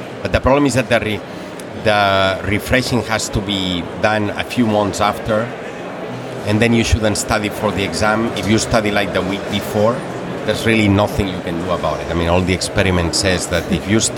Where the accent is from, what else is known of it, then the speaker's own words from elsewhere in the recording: Barcelona, Catalonia, Spain; Barcelona.